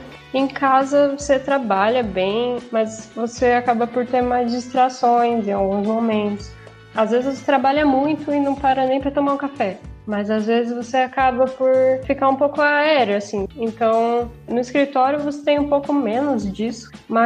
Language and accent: Portuguese; Itararé, São Paulo, Brazil; Eu sou de Tararé, uma cidade bem pequena, no estado de São Paulo. Fica mais ou menos umas 3 horas, 2 horas e meia, 3 horas e meia, assim, de Ponta Grossa, né? Então, mais ou menos aí umas 5, 6 horas de Curitiba.